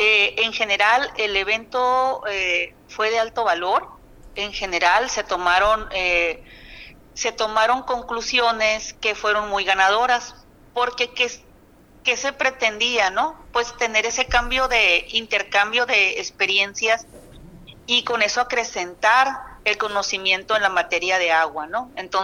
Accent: Culiacán, Sinaloa, Mexico; por allá en mi tierra de Culiacán, ¿no? Y de todo Sinaloa

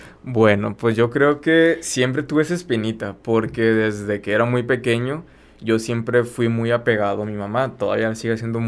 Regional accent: Mexico; lo que es propio de nuestra cultura como mexicanos.

